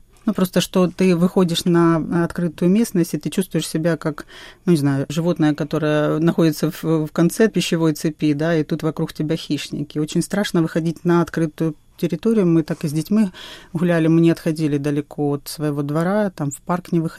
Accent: Donetsk Oblast, Ukraine; now in Mykolaiv, Ukraine; Просто я сама из Донецкой области, и я выросла в языковой среде русской. Ну, и когда мы переехали в Николаев, ну, здесь тоже русская среда

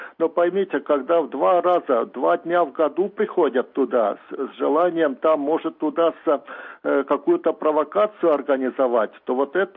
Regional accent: Estonia; я как эстонец, мне стыдно, что мы за 15 лет не сумели построить свой памятник

